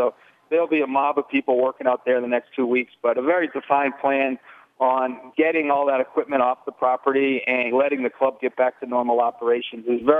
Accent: Boston, Massachusetts, United States; I'm from Boston, Massachusetts, so those of us in Boston, we think of Nebraska as one big flat place.

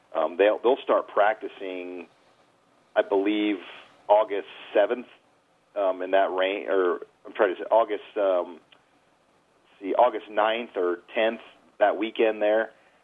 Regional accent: Nebraska, United States; I'm a Rosenblatt guy. I grew up around Rosenblatt. I worked my first job at Rosenblatt

